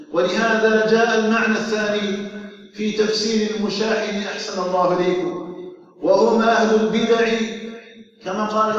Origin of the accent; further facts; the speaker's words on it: Algeria; أن تجعل بلدنا الجزائر آمنا مطمئنا وسائر بلاد